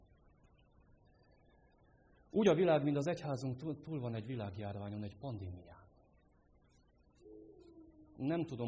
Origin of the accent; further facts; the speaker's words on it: Miercurea Ciuc, Harghita, Romania; Erdélyből származom, Felső Maros mentén születtem, Csíkszeredában nevelkedtem.